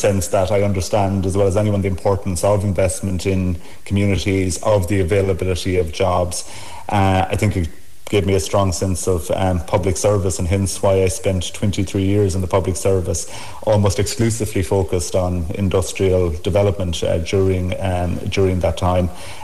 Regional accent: Abbeydorney, Munster, Ireland; I grew up in Kerry in Abbey Dorney in the 70s and 80s. Obviously a great place to grow up, but it was also a very difficult time economically and and from an employment perspective

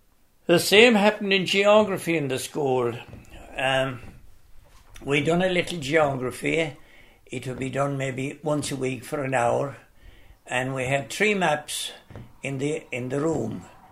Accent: Firies, Munster, Ireland; now in Listry, Ireland; I was born in Fyries, but I now live in Listry. I have been living here since 1969

